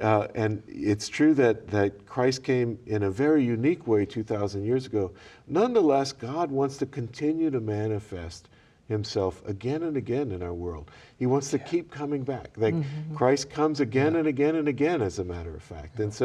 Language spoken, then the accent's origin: English; Louisiana, United States; I grew up in Southwest Louisiana. I'm a Cajun